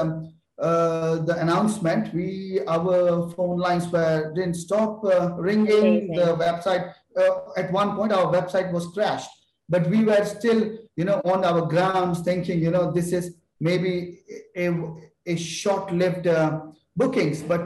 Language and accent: English; Delhi, India; And in India, when I was growing in India, in that competitive, you kno